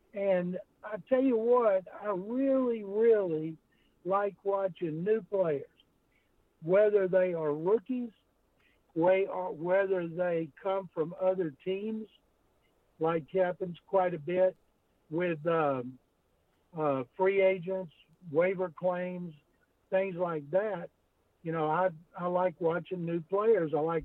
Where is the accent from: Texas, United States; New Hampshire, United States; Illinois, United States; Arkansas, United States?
Texas, United States; Waco; Growing up in Waco